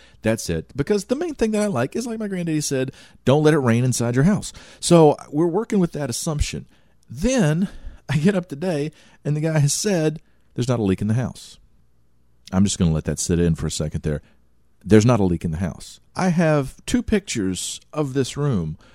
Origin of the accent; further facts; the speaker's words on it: Louisiana, United States; born there; I was born in Louisiana, which means there are only certain states in the union that I get to make fun of.